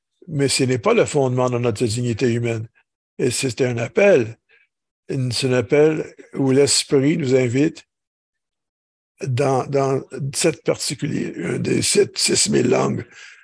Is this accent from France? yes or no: no; Italy; French is a second language; Non, que moi je suis digne parce que je suis italien.